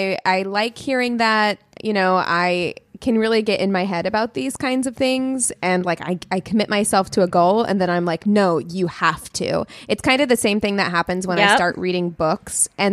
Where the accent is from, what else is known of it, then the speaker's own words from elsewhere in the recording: Las Vegas, Nevada, United States; And it's just, I grew up in Las Vegas. You know how hot it is?